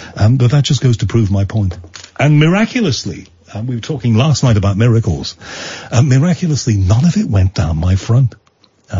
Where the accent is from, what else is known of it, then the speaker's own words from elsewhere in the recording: Liverpool, North West England, United Kingdom; he's from Liverpool, I'm from Liverpool.